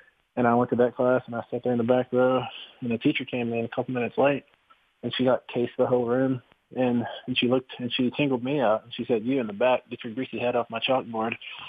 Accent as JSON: {"language": "English", "region": "Texas", "country": "United States", "tie": "born or raised there", "said": "growing up in West Texas, I was the only Blackfeet, aside from my dad and my uncle and my cousins, it felt like hundreds of miles around"}